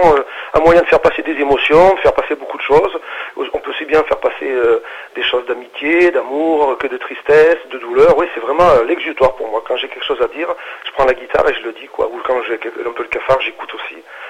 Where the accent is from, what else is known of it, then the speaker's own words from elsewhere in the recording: Brioude, Auvergne-Rhône-Alpes, France; born there; moi donc je suis né en Auvergne, hein, je suis né à Brioude, en Haute-Loire, quoi. C'est un petit village entre Le Puy et Clermont-Ferrand. Donc voilà, je suis né en 1960.